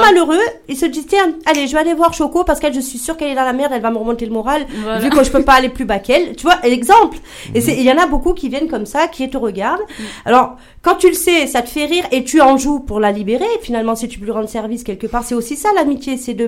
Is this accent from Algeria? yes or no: yes; Algeria; comme on dit chez moi en Algérie, chez les Arabes